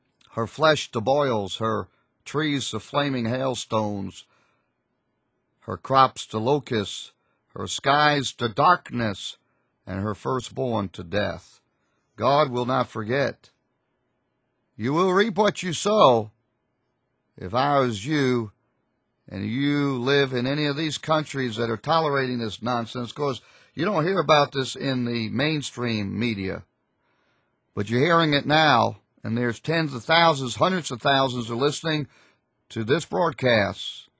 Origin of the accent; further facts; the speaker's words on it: United States; Now, I'm an American. I'm not going to put up with the nonsense in my own country